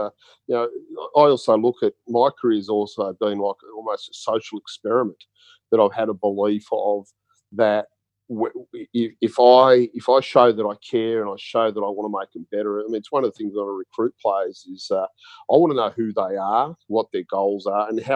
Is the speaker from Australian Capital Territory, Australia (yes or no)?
yes; Canberra, Australian Capital Territory, Australia; So I grew up in Canberra.